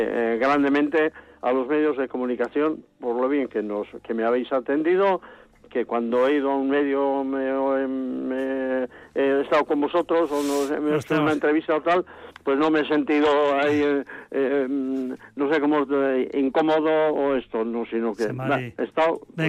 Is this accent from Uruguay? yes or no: no; Huarte Araquil, Navarre, Spain; del pueblo al cual estoy ligado, pues claro, desde que nací, porque sigo viviendo en la casa donde nací, en Huarte Araquil.